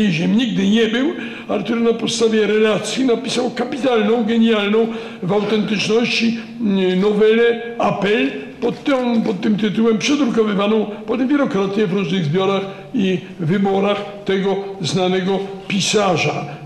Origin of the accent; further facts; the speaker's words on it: Warsaw, Masovian Voivodeship, Poland; Ja jestem obywatelem honorowym mojego rodzinnego miasta Warszawy.